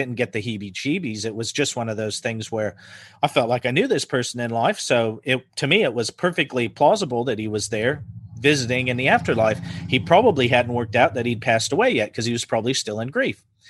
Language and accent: English; Idaho, United States; I grew up in Northern Idaho, so we always had plenty of guns.